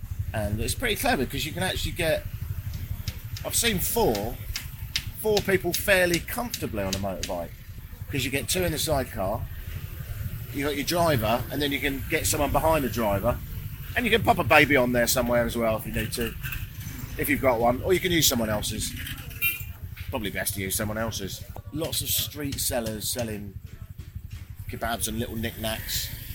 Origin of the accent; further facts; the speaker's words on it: United Kingdom; It's a bit of a curse being British sometimes, because you make observations and you just sound a bit like your great-granddad who used to do deplorable things.